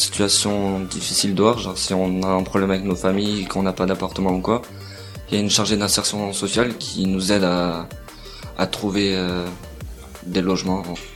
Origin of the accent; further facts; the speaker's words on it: Reims, Grand Est, France; j'ai 19 ans, enfin, je viens de Reims